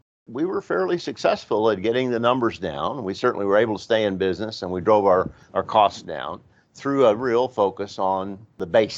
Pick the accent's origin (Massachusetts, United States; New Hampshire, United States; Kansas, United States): Kansas, United States; Dodge City; I was born in Kansas, Dodge City. Grew up there in Kansas, went to KU